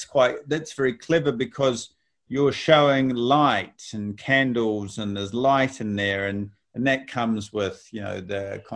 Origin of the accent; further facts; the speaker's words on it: New Zealand; because I'm a New Zealander